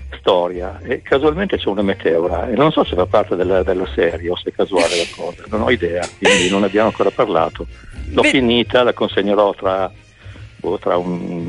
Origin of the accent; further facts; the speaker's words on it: Emilia-Romagna, Italy; io Emiliano, lui romagnolo